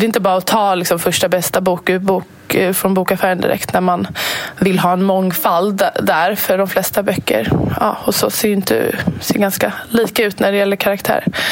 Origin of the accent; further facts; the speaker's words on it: Sweden; jag är född och uppvuxen här i Sverige. Jag har språket